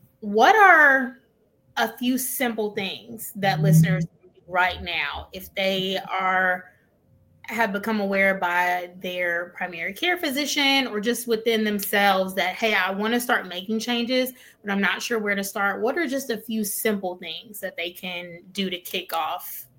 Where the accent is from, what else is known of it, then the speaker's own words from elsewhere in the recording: Montgomery, Alabama, United States; Again, I'm from Alabama, the capital.